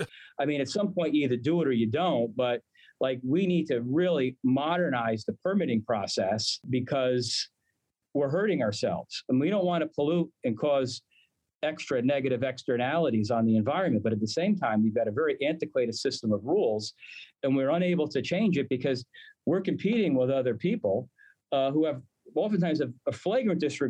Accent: New York, United States; I mean, I'm a New Yorker.

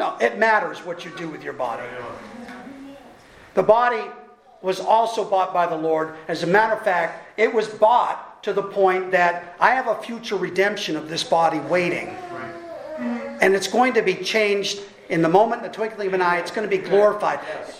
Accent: Greenville, Maine, United States; It was 75 miles from me, and it was my hometown in Greenville, Maine.

